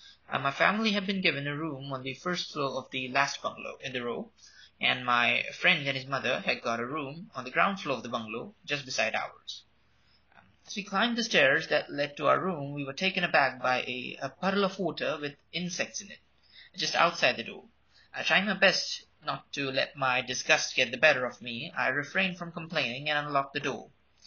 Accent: Mumbai, Maharashtra, India; English is a second language; from India. I'm 16

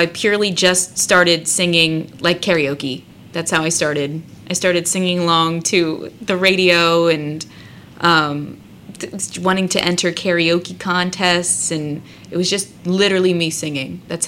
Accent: Pottstown, Pennsylvania, United States; Like you said, I'm from Pottstown. And yeah, I just do local acoustic gigs around Pennsylvania.

